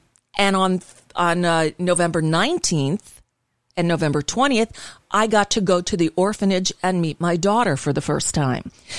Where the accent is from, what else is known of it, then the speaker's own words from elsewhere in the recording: Florida, United States; also born or lived in California; I grew up here in South Florida, but in 2000, I wasn't living here. I was living in California, still doing radio out there